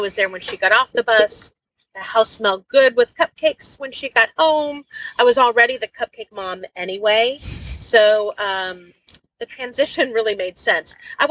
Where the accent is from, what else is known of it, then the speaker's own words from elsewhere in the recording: Louisville, Kentucky, United States; moved away as an adult; also born or lived in Pittsburgh; now in Cherry Hill, United States; I moved from Louisville when I was married to Pittsburgh, and then we moved to New Jersey, to Cherry Hill, New Jersey. I am no longer married, but I still live in New Jersey.